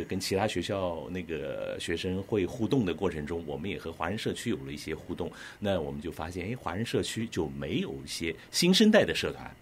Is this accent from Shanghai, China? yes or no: no; Shenzhen, Guangdong, China; 因为我是从深圳出来的，然后深圳开放的意识，包括我在深圳工作过一段时间